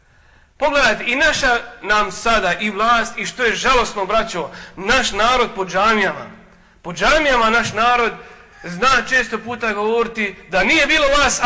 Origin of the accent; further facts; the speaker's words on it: Bosnia & Herzegovina; Ista situacija kod nas u Bosni.